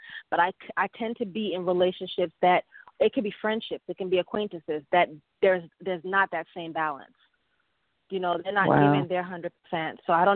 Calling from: Atlanta, Georgia, United States; I am in Atlanta, Patsy.

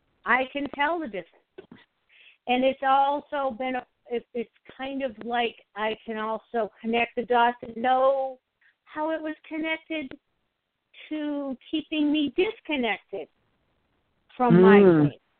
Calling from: Arizona, United States; from Arizona.

